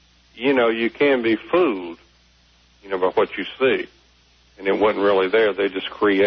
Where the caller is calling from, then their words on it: Fort Oglethorpe, Georgia, United States; Fort Oglethorpe, Georgia.